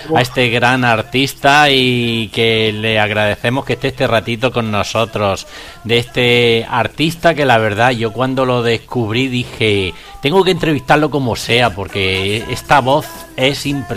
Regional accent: Granada, Andalusia, Spain; también soy andaluz, soy granaíno.

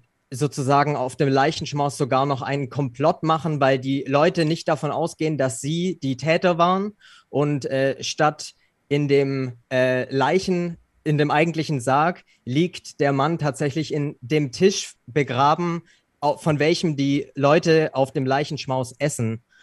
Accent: Baden-Württemberg, Germany; bei uns in der Nähe von Stuttgart, wo ich groß geworden bin

